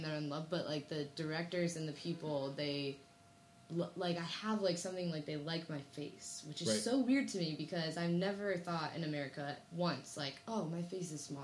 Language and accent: English; Arizona, United States; now in China; I'm from Arizona.